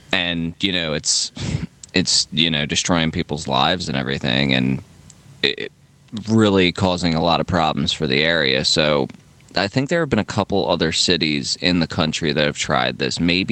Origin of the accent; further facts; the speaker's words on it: Maryland, United States; also born or lived in Philadelphia; I was born in Philly, and I grew up there, and then I moved to Maryland when I was a kid